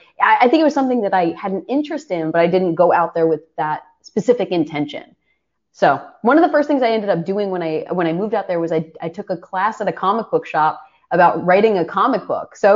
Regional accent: Philadelphia, Pennsylvania, United States; I was born and raised in Philadelphia.

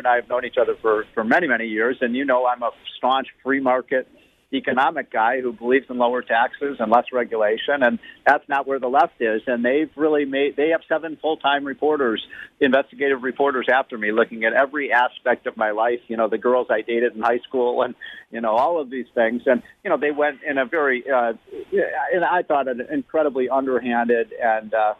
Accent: Illinois, United States; It's New York, New Jersey, Connecticut, and my home state of Illinois.

